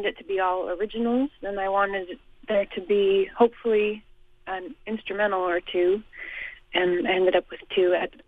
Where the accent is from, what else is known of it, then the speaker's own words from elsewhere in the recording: Boise, Idaho, United States; now in Boston, United States; I did, yeah. I grew up in Boise.